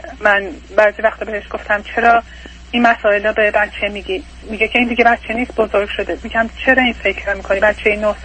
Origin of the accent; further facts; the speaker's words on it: Iran; moved away; ما از ایران حدود 8-9 سال اومدیم اینجا